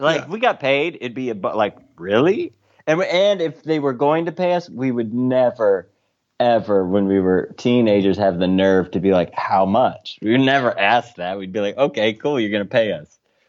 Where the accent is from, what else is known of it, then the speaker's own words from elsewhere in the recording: Grand Rapids, Michigan, United States; now in Chicago, United States; it's a very sort of easy move when you're in the Midwest, because I was from Grand Rapids, Michigan. We went to school in Kalamazoo, Michigan